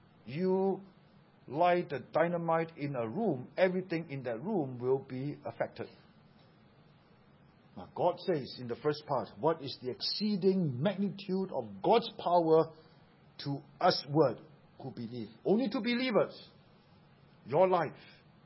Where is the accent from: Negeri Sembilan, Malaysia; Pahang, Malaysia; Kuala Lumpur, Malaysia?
Negeri Sembilan, Malaysia; Seremban; That's how I grew up in Seremban